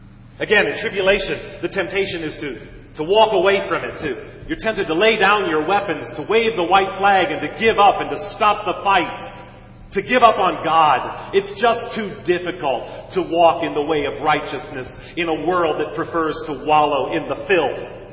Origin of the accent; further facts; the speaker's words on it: Iowa City, Iowa, United States; And he did that in my hometown at a pro-am in Iowa City.